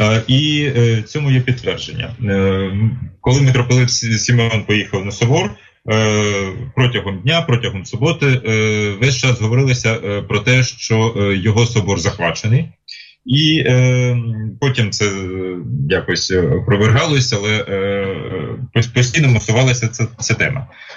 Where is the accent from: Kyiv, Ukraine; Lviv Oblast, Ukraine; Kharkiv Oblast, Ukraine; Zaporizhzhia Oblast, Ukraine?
Zaporizhzhia Oblast, Ukraine; Zaporizhzhia; Патріотів є багато і на сході, я сам з Запоріжжя